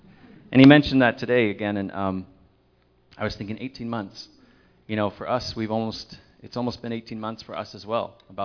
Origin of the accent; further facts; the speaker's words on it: California, United States; now in Salt Lake City, United States; we're from California, we're on our way to Salt Lake City.